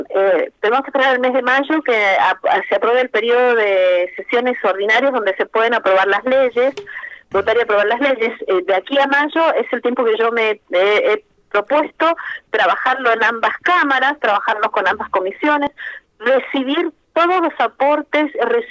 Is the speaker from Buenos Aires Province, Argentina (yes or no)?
no; Santa Rosa, Mendoza, Argentina; Yo soy del departamento de Santa Rosa, nos conecta con San Rafael, la ruta 153 sur.